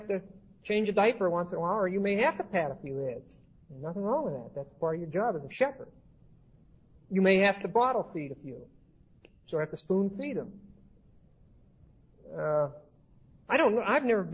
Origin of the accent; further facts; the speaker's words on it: Pennsylvania, United States; I'm from Pennsylvania. We've got all kind of state land, just like Colorado.